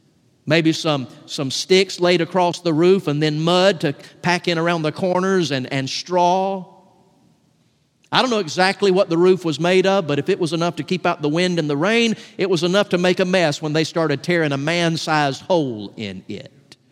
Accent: Valdosta, Georgia, United States; also born or lived in Atlanta; I was born in Atlanta. I was raised in Valdosta, but for nearly 29 years now, My ministry has been headquartered out of God's country in the city of Blackshear.

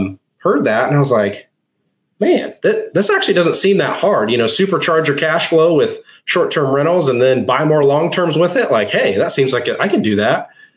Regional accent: Kansas City, United States; So we're from Kansas City. A little bit of my professional background.

